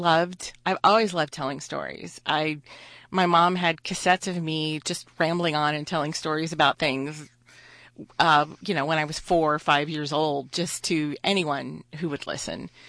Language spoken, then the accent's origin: English; Deer Park, Texas, United States; I grew up in Deer Park, Texas, which some of you listeners may know where that is, kind of out amongst the oil refineries and stuff.